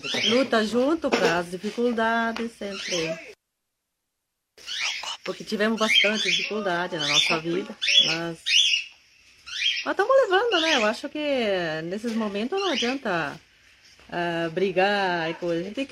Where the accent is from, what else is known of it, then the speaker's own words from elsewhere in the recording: Carlos Barbosa, Rio Grande do Sul, Brazil; Não, eu sou de Torino.